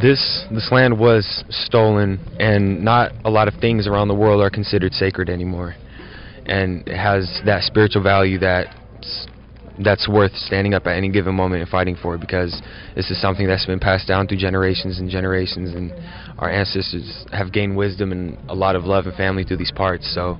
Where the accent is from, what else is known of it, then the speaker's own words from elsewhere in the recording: Flagstaff, Arizona, United States; I'm actually from Flagstaff, Arizona as well.